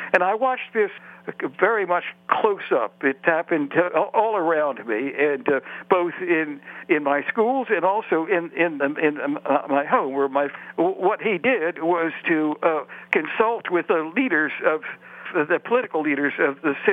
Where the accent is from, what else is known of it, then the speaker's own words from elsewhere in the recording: Maryland, United States; I grew up in Maryland. It's a border state, but with a very large African-American population.